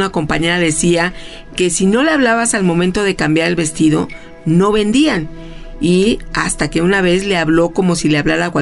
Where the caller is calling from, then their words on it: Mexico City, Mexico; de la Ciudad de México.